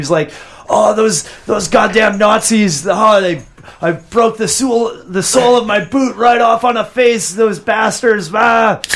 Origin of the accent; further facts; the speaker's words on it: Canada; I'm thinking, man, I'm from Canada.